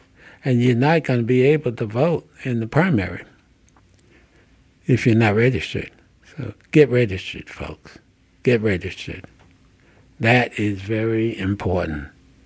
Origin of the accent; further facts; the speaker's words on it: New Jersey, United States; You know, I grew up in New Jersey.